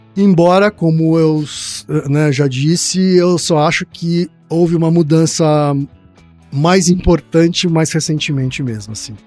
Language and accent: Portuguese; Osasco, São Paulo, Brazil; Porque eu cresci em Osasco, então a gente jogava bola na rua, né?